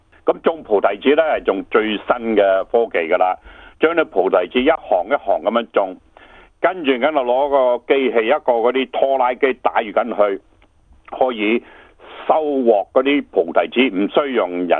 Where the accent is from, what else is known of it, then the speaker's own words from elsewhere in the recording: China; now in Tasmania, Australia; 因为我哋中国人开始有多啲钱